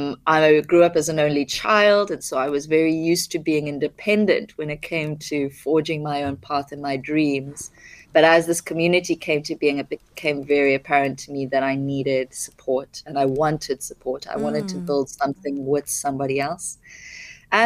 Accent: Zimbabwe; born there; I was born in Zimbabwe. My dad's Zimbabwe and my mom's South African.

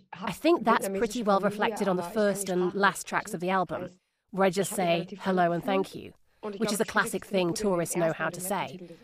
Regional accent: Germany; I was born and raised in Germany, but my mother is from Asia. She was born in Laos, though her parents are from Vietnam.

